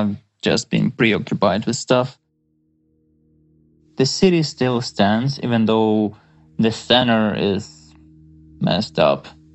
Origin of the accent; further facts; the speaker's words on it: Kharkiv, Kharkiv Oblast, Ukraine; first language Russian; English is a second language; my native language is Russian, not Ukrainian, like most of the people I know in Kharkiv speak Russian.